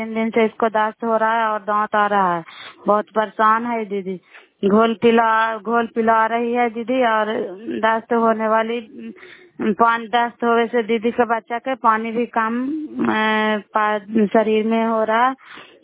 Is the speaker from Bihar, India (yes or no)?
yes; Bihar, India; नालंदा जिला कराई ब्लॉक के निवासी हूँ।